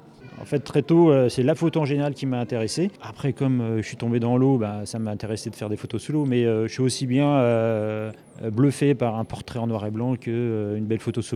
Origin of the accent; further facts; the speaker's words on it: Belle-Île-en-Mer, Brittany, France; je suis originaire de Belle-Île-en-Mer. Donc d'avoir les pieds dans l'eau, c'est un peu... C'est un peu le quotidien.